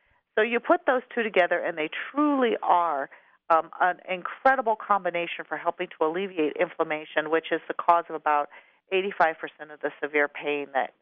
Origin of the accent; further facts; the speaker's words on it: Green Bay, Wisconsin, United States; So since I'm from Green Bay, Wisconsin, I have to do a football analogy.